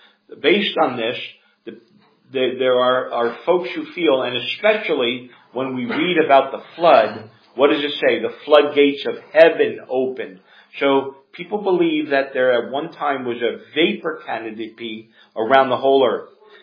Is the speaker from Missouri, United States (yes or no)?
no; New Jersey, United States; Now, of all of you, you grew up in Connecticut, I grew up in New Jersey.